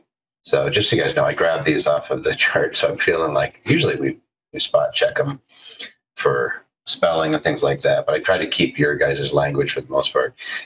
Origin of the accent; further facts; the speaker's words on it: Media, Pennsylvania, United States; Texas, Pennsylvania, my hometown. Grew up in media.